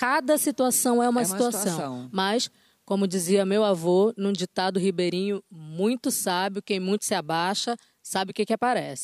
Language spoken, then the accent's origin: Portuguese; Belém, Pará, Brazil; Eu falo, ah, a gente é de Belém do Pará